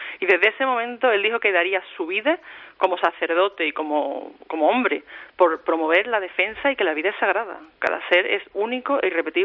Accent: Seville, Andalusia, Spain; born there; Nací en Sevilla, familia normal, misa los domingos

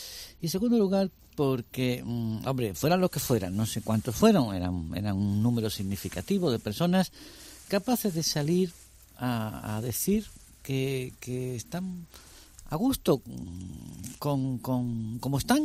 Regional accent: Spain; Yo soy español. No, yo no soy indepe

